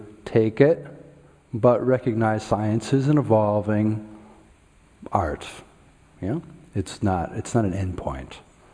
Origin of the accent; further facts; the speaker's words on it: Minnesota, United States; It certainly wasn't social conditioning from growing up in Minnesota.